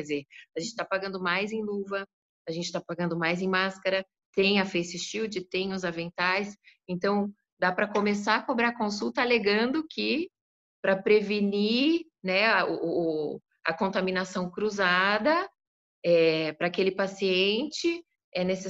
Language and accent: Portuguese; Paraná, Brazil; Então, eu sou aqui do Paraná